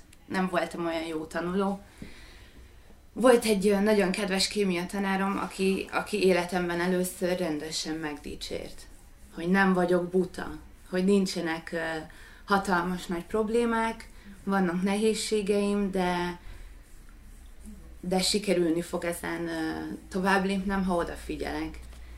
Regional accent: Kiskunhalas, Bács-Kiskun, Hungary; born there; now in Budapest, Hungary; Kiskunhalason születtem, 94-ben, ez sokat fog segíteni, hogy el tudjatok képzelni. Budapesten élek 10 éve

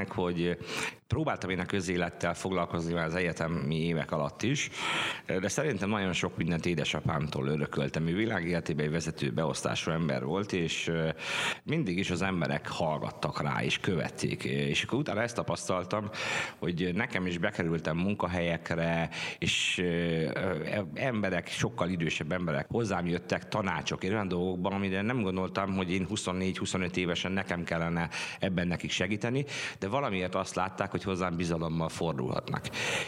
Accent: Mátészalka, Szabolcs-Szatmár-Bereg, Hungary; moved away as an adult; now in Budapest, Hungary; Én vidéki gyerek vagyok, tehát én Mátészalkány Szabolcs-Szatmárban születtem, nagyon sokáig ott is laktam. Amikor fölkerültem 2007-ben Budapestre, akkor kerültem tulajdonképpen Zuglóba

